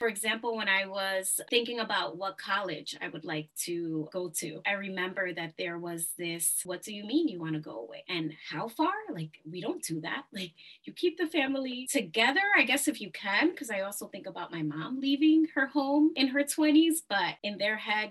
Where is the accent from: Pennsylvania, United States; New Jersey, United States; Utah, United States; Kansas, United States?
New Jersey, United States; Passaic; Yeah, so I ended up growing up in North New Jersey. My mom arrived to New York, but as they decided where to live or work situations, they ended up in a town called Passaic, really close to New York, Jersey City, Newark.